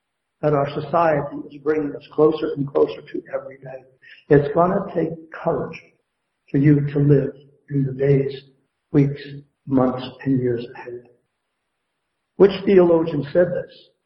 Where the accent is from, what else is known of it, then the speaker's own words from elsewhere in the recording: Brooklyn, New York, United States; My mother and my father, when I was a boy growing up in Red Hook, Brooklyn, and I'm sure this is true for just about anybody who grew up in Brooklyn